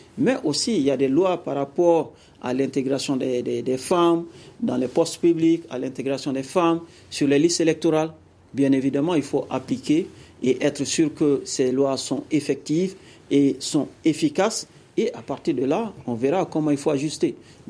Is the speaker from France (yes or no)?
no; Mali; Je suis Malien